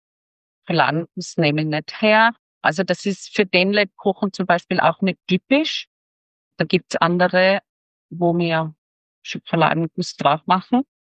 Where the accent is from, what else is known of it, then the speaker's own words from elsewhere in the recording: Austria; ich komme vom Westen, vom Österreich